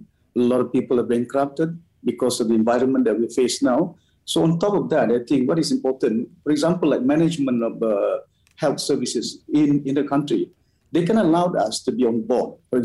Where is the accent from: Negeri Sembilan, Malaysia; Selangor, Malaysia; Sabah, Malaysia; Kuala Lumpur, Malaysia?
Sabah, Malaysia; working closely with the local district doctors in my hometown. And I told, almost every week I communicate, even the director of health in Sabah as well.